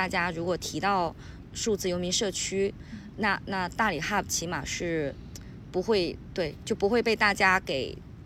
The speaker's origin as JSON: {"language": "Chinese", "town": "Wenchang", "region": "Hainan", "country": "China", "tie": "born or raised there", "said": "以前我在外地读书嘛，然后就是你走的那条路，我能懂你们，就是我要先飞到美兰机场，先飞到海口美兰机场，然后后来有高铁还好，美兰可以直达那个文昌"}